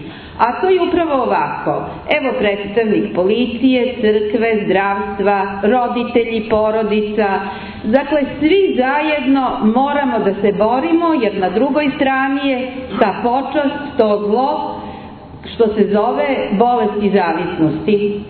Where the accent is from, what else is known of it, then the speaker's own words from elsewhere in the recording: Belgrade, Serbia; moved away as an adult; now in Kotor, Montenegro; Kao mlad lekar, pre 30 godina došla sam iz Beograda u psihijatrijsku bolnicu Kotor, zato što su moji roditelji iz Kotora.